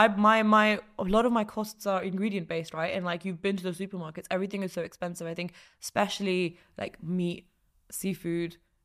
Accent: London, United Kingdom; I think also like growing up in London, we are exposed to all kinds of food.

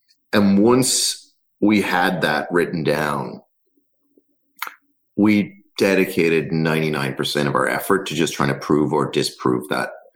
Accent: Dublin, Leinster, Ireland; moved away as an adult; also born or lived in Budapest / London / Boston; now in United States; So I grew up in Dublin, grew up in Rathcoole. I went to college in Dublin, and then I spent some time in Budapest in Hungary

